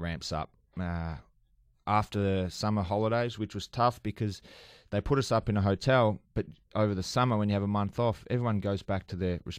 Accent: Australia; So I guess being an Australian, it sort of helped me, I guess, a little bit, because they were intrigued by my accent

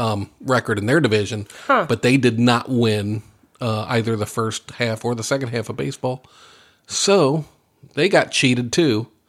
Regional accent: St. Louis, Missouri, United States; my Cardinals, you know, I'm from St. Louis, you know, we love our Cardinal baseball there.

